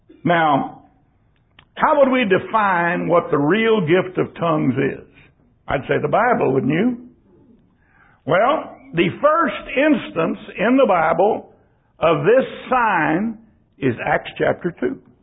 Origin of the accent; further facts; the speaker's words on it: San Antonio, Texas, United States; I was raised up in San Antonio.